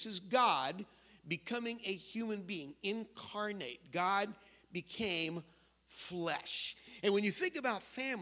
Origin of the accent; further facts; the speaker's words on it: North Carolina, United States; now in New Jersey, United States; I grew up in North Carolina, and in North Carolina, when you did driver's education classes, I don't know how they do it here in New Jersey